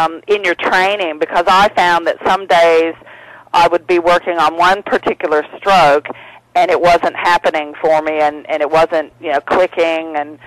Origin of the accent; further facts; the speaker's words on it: Nashville, Tennessee, United States; accent: twang; sometimes you just can't help but pick up some different words and phrases and intonations in my accent. So every time I go back to Nashville, though, I get a bit of my twang back.